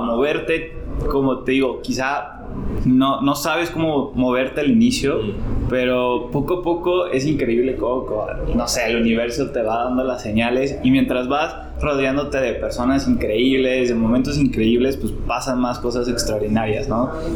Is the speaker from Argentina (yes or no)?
no; Tampico, Tamaulipas, Mexico; había varias opciones ahí de universidades en Tampico, que soy de Tampico.